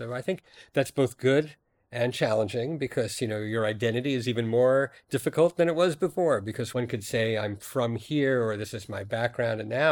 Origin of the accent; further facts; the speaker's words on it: United States; even though I am an American, I didn't ever identify profoundly with American folk music